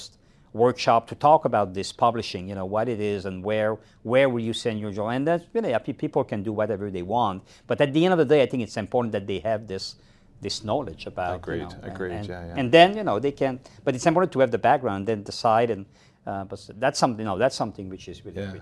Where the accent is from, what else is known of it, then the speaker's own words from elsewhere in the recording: Quebec City, Quebec, Canada; first language fr; English is a second language; moved away as an adult; now in Atlanta, United States; I'm not from the U.S. I'm French-Canadian. My first language is French.